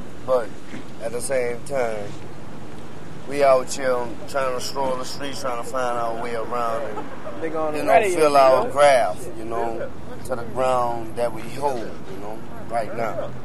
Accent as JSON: {"language": "English", "town": "New Orleans", "region": "Louisiana", "country": "United States", "lives_now": "Houston, United States", "said": "I'm from New Orleans, some of St. Bernard, New Orleans, Spanish. But it feels better down here, you know what I'm saying?"}